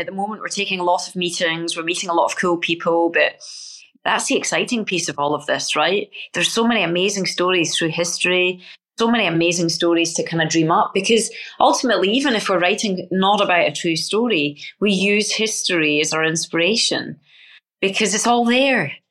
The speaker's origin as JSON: {"language": "English", "country": "United Kingdom", "said": "And it was something I did not appreciate as a British person that has always been on the winning side, for want of a better word."}